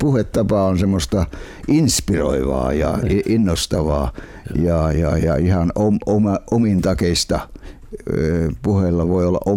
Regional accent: Karelia, Finland; also born or lived in Savo; kyllä siellä Karjalassa ja Savossa, mistä me olemme lähtöisin

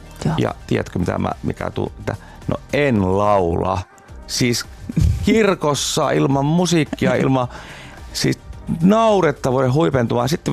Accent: Hankasalmi, Central Finland, Finland; minun kotipaikka Hankasalmelta

